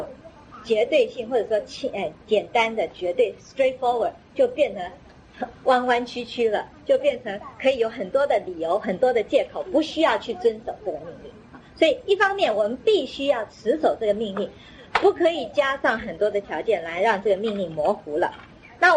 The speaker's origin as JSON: {"language": "Chinese", "country": "China", "said": "我们中国人啊很会走这种叫做什么后门啊"}